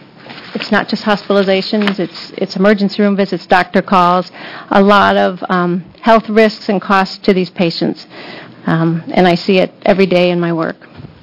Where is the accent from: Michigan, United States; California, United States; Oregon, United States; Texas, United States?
Oregon, United States; Eugene; I'm from Eugene.